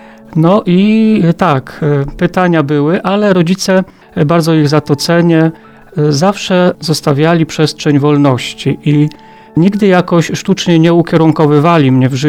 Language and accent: Polish; Nowy Nakwasin, Greater Poland Voivodeship, Poland; pochodzę z parafii Koźminek, mała miejscowość, Nowy Nakwasin. Tam się wychowałem, pochodzę z wioski. Moi rodzice to są rolnicy.